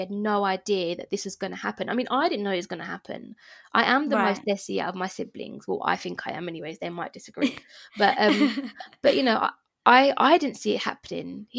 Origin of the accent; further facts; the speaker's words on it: London, United Kingdom; I grew up in East London and although there's a massive Asian community there, you know, Indian community, you've got so many types of Asians as well.